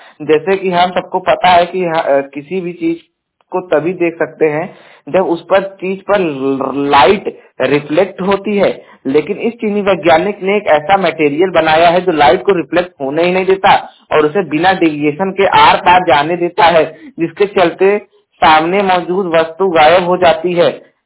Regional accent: Jaunpur, Uttar Pradesh, India; और मैं उत्तर प्रदेश के जौनपुर जिले का निवासी हूं

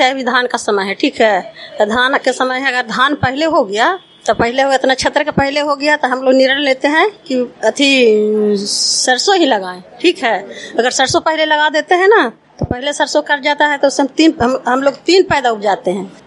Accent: Gokulpur, India; मैं गोकुलपुर के रहने वाली हूँ।

